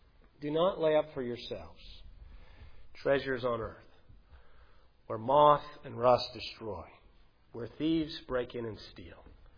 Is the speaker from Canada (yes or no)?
yes; Canada; I'm a Canadian